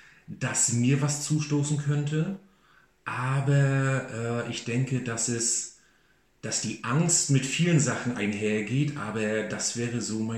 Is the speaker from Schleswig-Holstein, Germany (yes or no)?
no; Wismar, Mecklenburg-Vorpommern, Germany; Wismar ist meine Geburtsstadt. Ich lebe seit 43 Jahren in Wismar. Ich mag diese kleine Stadt